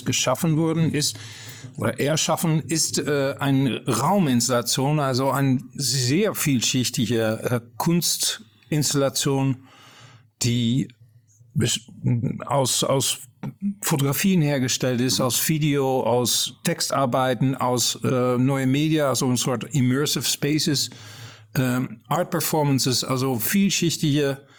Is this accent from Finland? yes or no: no; Netherlands; German is a second language; now in Fulda, Germany; Ich komme aus den Niederlanden. Ich werde oft darauf hingewiesen, dass mein Rüdiger Rellisch noch ein bisschen mitspielt.